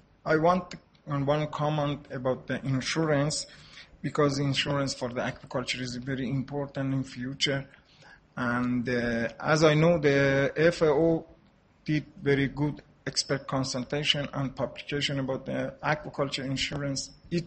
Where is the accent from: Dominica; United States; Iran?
Iran; English is a second language; from the Iran.